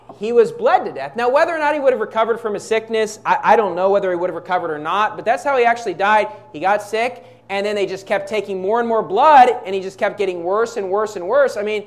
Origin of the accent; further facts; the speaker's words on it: Philippines; I'm a Filipino, right? President Marcos is my president. Right? I'm a Filipino. I live here.